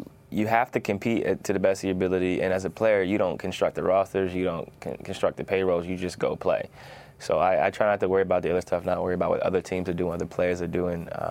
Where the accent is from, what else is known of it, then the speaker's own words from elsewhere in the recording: Canton, Ohio, United States; Like, I come from Canton, Ohio.